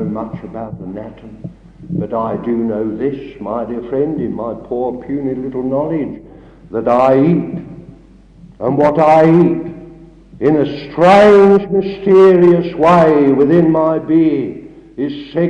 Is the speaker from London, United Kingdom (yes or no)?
yes; London, United Kingdom; I'm not a countryman, I'm a Londoner